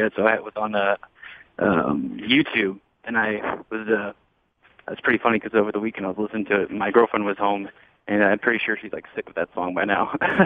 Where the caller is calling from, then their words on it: Chico, California, United States; Calling from Chico, California.